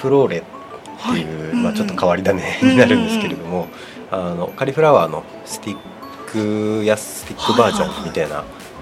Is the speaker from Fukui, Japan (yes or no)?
no; Morioka, Iwate, Japan; born there; 生まれは盛岡市なんですけれども、まあ、父親の実家が一戸町にあるということで、こちらに移住してきて農業を今年から始めたところになります。